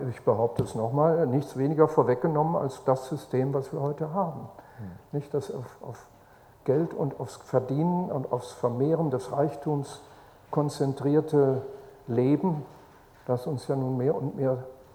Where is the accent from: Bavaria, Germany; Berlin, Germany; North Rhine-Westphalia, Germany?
North Rhine-Westphalia, Germany; das erinnerte mich sehr an unsere beider Ruhrgebietsheimat. Wir kommen aus der Bergbaugegend, nicht?